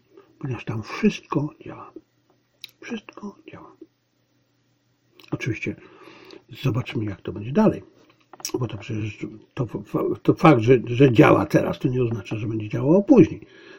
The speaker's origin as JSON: {"language": "Polish", "town": "Zabrze", "region": "Silesian Voivodeship", "country": "Poland", "tie": "born there", "said": "Ja się urodziłem w Zabrzu, coś na ten temat wiem."}